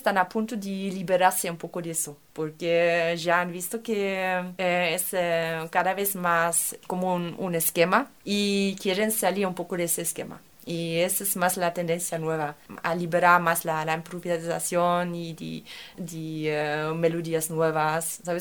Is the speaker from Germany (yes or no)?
yes; Germany; Spanish is a second language; yo como alemana me he formado en la música clásica, tocando siempre con partitura.